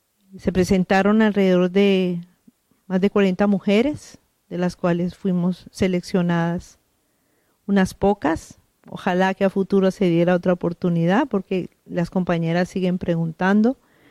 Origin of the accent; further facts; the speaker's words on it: Colombia; also born or lived in Ecuador; now in Spain; no solamente salimos de Colombia, en mi caso, estaba exiliada en otro país y hasta ese lugar, como fue Ecuador, llegó la persecución y me trajeron a España.